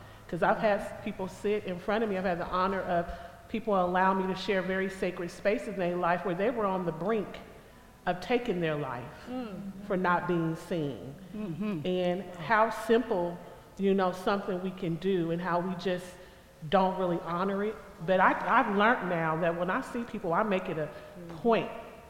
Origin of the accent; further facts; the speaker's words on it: Portland, Oregon, United States; I was born and raised in Portland. This is a predominantly white city, getting even whiter.